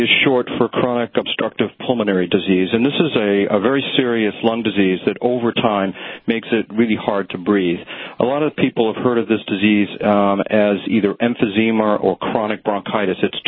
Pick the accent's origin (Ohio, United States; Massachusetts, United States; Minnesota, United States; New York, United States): Massachusetts, United States; I'm actually from the Northeast, around the Boston area.